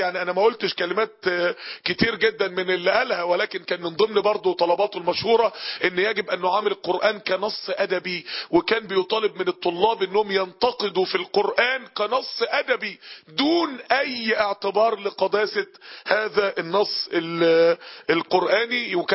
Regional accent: Egypt; من بلدنا مصر

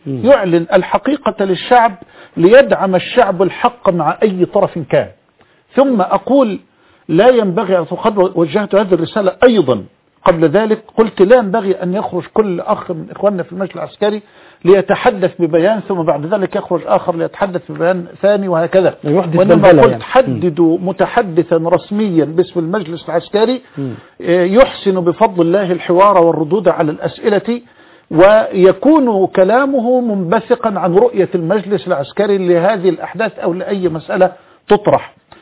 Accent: Egypt; علينا جميعا كمصريين

